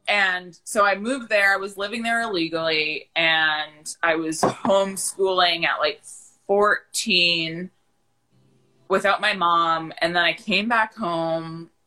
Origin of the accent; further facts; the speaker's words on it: Canada; Never. I would never hate my hometown.